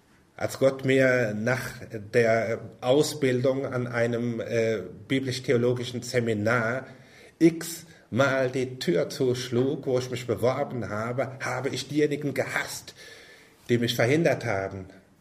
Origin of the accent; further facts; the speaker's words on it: Southern Germany, Germany; Und dass eine Frau aus Hamburg mich heiratet als Süddeutscher und das erträgt